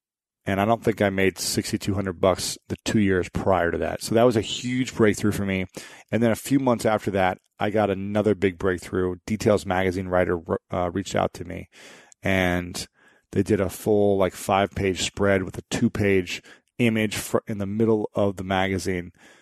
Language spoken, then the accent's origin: English; Ohio, United States; and I always dreamed of what it would have been like to play in front of 105,000 screaming fans in my home state of Ohio.